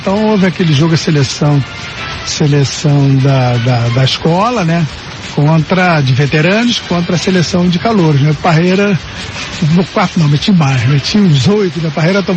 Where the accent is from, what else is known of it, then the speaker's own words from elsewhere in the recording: Rio de Janeiro, Brazil; Desde garoto, eu nasci ali em Santo Cristo, zona portuária de Santo Cristo. Então, já jogava como garoto ali, 9 anos, 8 anos